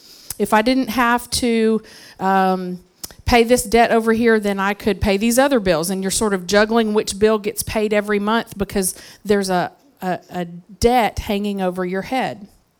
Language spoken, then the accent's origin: English; Tennessee, United States; And there's a store in my hometown in Tennessee where I'm originally from, Fleury's Store.